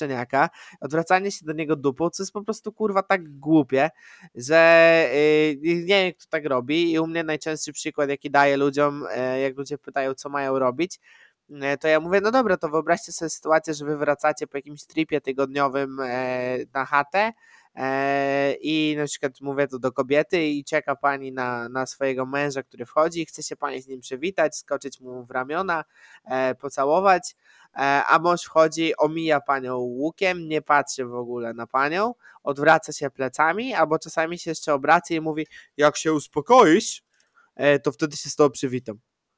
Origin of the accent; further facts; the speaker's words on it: eastern Poland, Poland; Tak, ja jestem ze wschodu